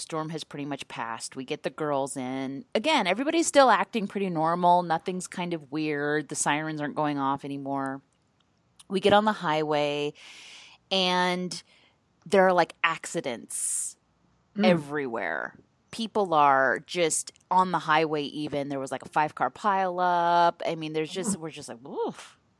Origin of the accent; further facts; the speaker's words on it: Midwest, United States; And see, I'm from the Midwest. And when you're kind of, you know, tornadoes are just kind of a thing that we have tornado seasons and they're just a part of our life